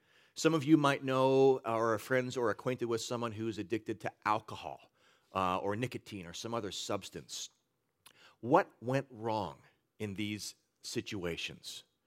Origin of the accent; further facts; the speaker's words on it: United States; as an American people, we value freedom arguably above all things else.